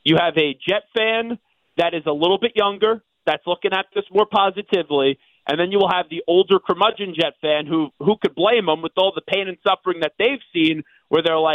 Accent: Commack, New York, United States; The linebacker out of Comac, New York, my hometown, actually.

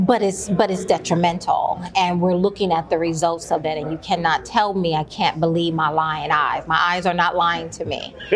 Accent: Alabama, United States; growing up in Alabama as a black person, I was a Democrat.

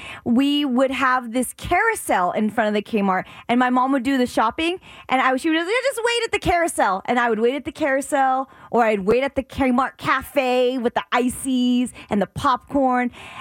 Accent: Arizona, United States; For a lot of Arizona people, they were saying like this was the spot and it was born and raised in Arizona.

